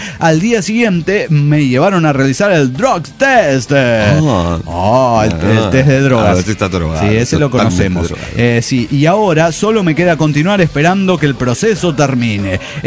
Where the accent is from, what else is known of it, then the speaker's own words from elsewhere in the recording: Morelia, Michoacán, Mexico; de Morelia, Michoacán.